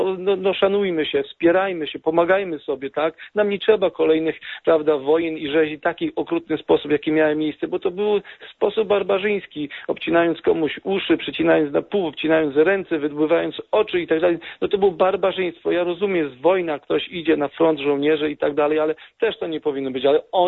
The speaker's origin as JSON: {"language": "Polish", "town": "Wiązownica", "region": "Subcarpathian Voivodeship", "country": "Poland", "tie": "born or raised there", "said": "Wtedy, kiedy palono moją rodzinną miejscowość w Wiązownicy, moja mama miała 18 lat"}